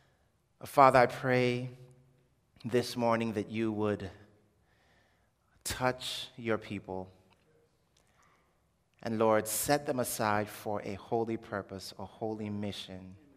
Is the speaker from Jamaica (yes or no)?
yes; Jamaica; born there; I was born in Jamaica. That does not mean that I was void. And I'm just telling you, I was born in Jamaica.